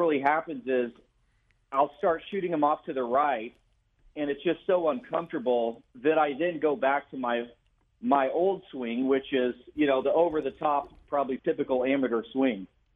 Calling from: Redondo Beach, California, United States; Calling from Redondo Beach, California.

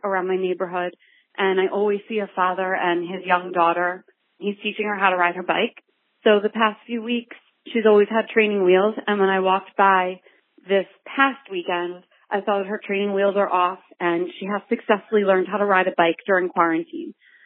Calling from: Phoenix, Arizona, United States; I'm calling from Phoenix, Arizona.

